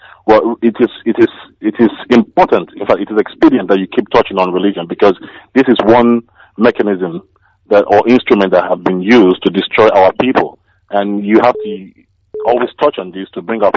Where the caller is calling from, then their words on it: Sussex, South East England, United Kingdom; I'm calling from Sussex in England.